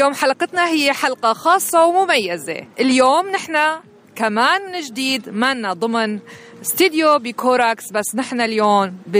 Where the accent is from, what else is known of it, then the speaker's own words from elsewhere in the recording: Syria; بحكي اللغة الكردية أنا من سوريا